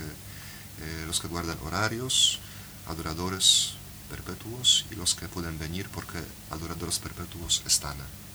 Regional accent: Poland; Spanish is a second language; now in Argentina; A los polacos también gusta mucho fútbol, pero sí, no tenemos éxitos como Argentina. Y no hablamos tanto de fútbol como acá.

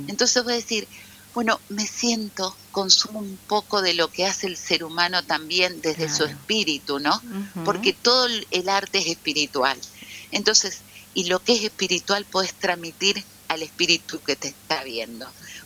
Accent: Paraná, Entre Ríos, Argentina; porque fui en Paraná, yo soy de Paraná.

